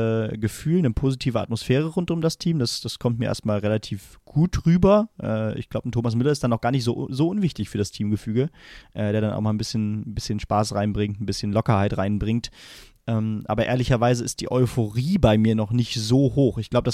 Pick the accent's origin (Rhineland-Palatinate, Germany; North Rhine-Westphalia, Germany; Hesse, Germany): Hesse, Germany; Also natürlich leichte Sympathien für als Hesse für Wiesbaden